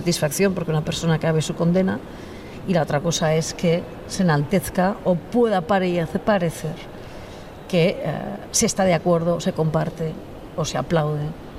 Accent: Catalonia, Spain; Yo voy a decir que no soy vasca, que soy catalana.

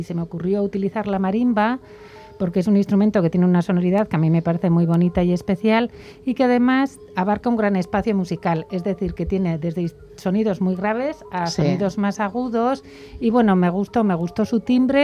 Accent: Bilbao, Basque Country, Spain; aquí en mi ciudad, ¿no?, en mi tierra, en Bilbao

